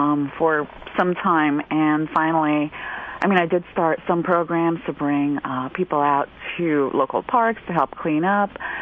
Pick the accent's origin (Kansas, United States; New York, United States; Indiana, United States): New York, United States; Queens; But then living here and growing up in Queens, New York, I always felt this lack and longing for, you know, for these roots